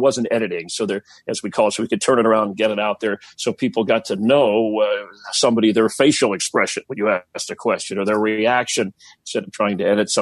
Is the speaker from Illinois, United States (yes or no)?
no; Miami, Florida, United States; I'm from Miami, and he was a broadcast sportscaster in Miami.